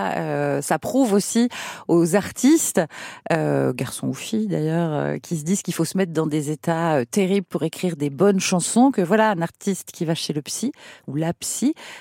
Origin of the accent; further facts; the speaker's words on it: Auch, Occitanie, France; J'ai grandi à Auch.